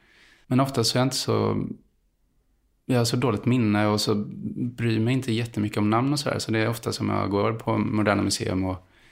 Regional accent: Gothenburg, Västra Götaland County, Sweden; Jag växte upp i Hammarkullen och när jag var 7 så flyttade vi till Landalabergen som inte är en förort alls.

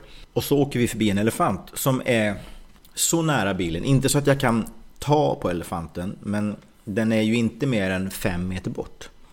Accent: Vetlanda, Jönköping County, Sweden; also born or lived in Värnamo / Umeå; jag har haft några år uppe i Umeå, men det är någonstans ändå Vetlanda. Även om jag håller på Björklöven, så är det någonstans ändå Vetlanda som jag anser vara min hemstad och där jag har vux

